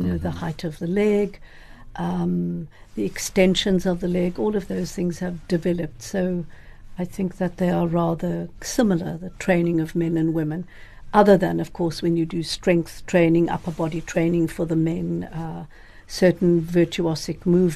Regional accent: South Africa; I've got to be careful how I answer this as a South African.

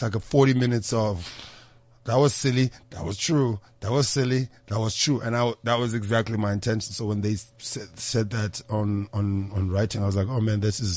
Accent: Cape Town, Western Cape, South Africa; I grew up in Cape Town.

